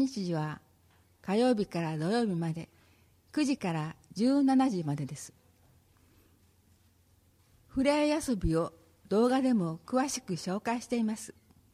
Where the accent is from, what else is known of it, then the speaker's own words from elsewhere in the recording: Gojo, Nara, Japan; now in Hashimoto, Japan; パパも私も奈良県五條市出身ですが、橋本市の子育て環境に魅力を感じ引っ越してきました。